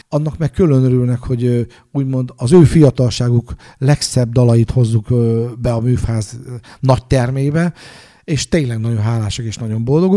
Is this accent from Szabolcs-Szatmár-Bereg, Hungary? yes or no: yes; Nyíregyháza, Szabolcs-Szatmár-Bereg, Hungary; Én ugye tőzsgyekeres nyíregyháziként elég sokat járkálok, főleg gyalog így a belvárosba